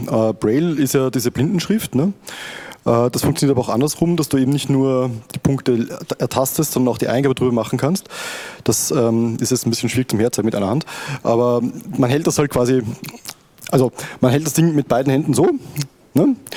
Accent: Vienna, Austria; ich komme aus Wien.

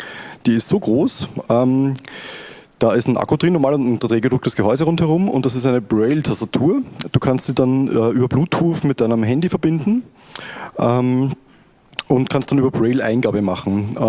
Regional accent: Vienna, Austria; ich komme aus Wien.

